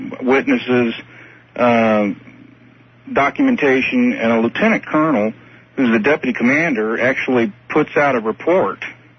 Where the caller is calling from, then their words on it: Lexington, United States; I'm calling from Lexington.